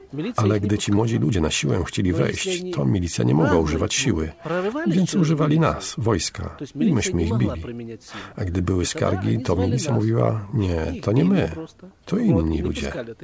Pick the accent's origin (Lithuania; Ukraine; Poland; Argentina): Ukraine; Ale ja jestem Ukraińcem